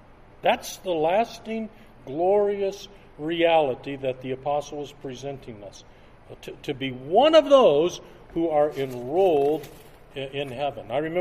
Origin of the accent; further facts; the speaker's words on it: Detroit, Michigan, United States; Just this week, a hero of mine growing up in Detroit, a Detroit Tiger pitcher by the name of Frank Larry, he died just this week.